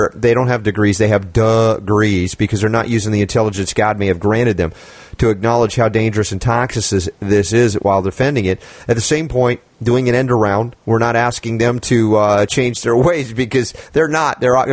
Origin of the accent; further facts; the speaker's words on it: United States; because, you know, I'm thinking I'm an American. I like America.